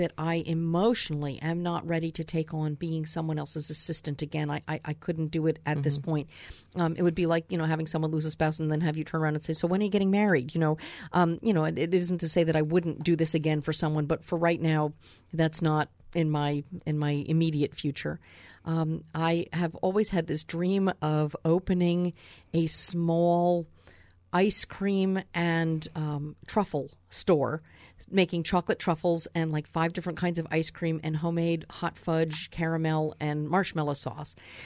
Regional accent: East Coast, United States; I think that if you are from the East Coast, which I am, born and raised on the East Coast, all my family and my longtime friends are there

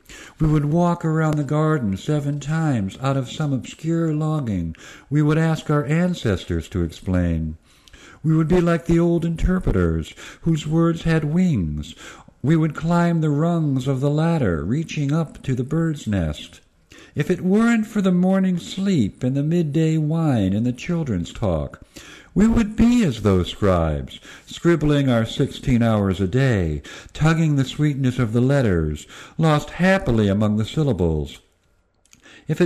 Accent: Cleveland, Ohio, United States; I live in the country, and so I'm originally from Cleveland, a Jewish Cleveland urban guy, but moved to the country.

